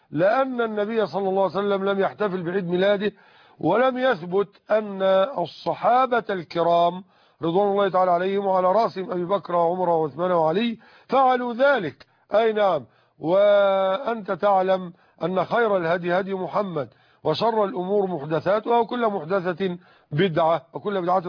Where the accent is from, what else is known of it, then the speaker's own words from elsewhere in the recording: Nile Delta, Egypt; أما عندنا في الدلتا حيث لا تسنى لنا ذلك فبنضطر أن احنا ندفن فوق سطح الأرض.